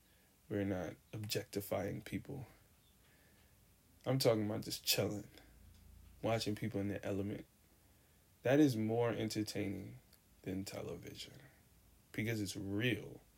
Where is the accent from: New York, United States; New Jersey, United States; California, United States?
New York, United States; Brooklyn; And I'm from Brooklyn. I was terrified of getting stabbed up.